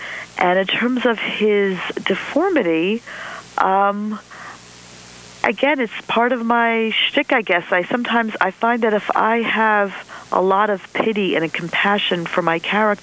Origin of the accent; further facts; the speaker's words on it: New Jersey, United States; I'm from New Jersey